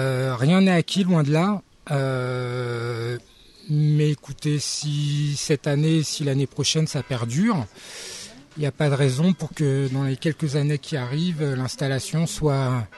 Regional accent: Hauts-de-France, France; Je suis originaire du Nord

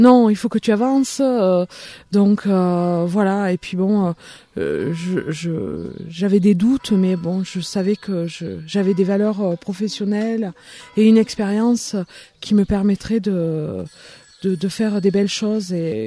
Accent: Langogne, Occitanie, France; born there; also born or lived in Lyon; Langogne, apparemment on y revient, et voilà pourquoi je suis revenue, et j'ai la chance de pouvoir travailler avec ma passion et là où je suis née, à Langogne.

